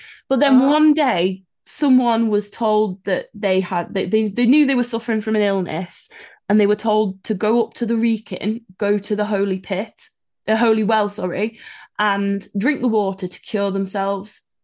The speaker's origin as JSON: {"language": "English", "town": "Telford", "region": "West Midlands", "country": "United Kingdom", "tie": "born or raised there", "said": "growing up in Telford"}